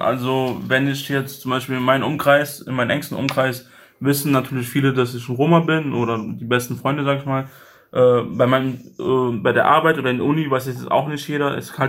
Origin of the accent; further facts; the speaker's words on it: Mainz, Rhineland-Palatinate, Germany; wie ich dann Deutschland oder halt meine Heimatstadt jetzt Mainz oder so sehr vermisse. Und dann, also für mich ist keine andere Frage, weil meine Kindheit, meine Jugend habe ich alles in Deutschland verbracht